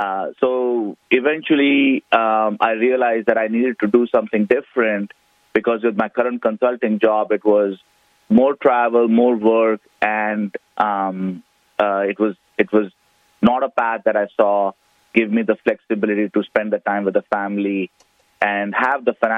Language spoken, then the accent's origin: English; India; moved away as an adult; now in United States; I was born and brought up in India, immigrated to U.S. about 20 years ago, came for higher education and to form a different life here.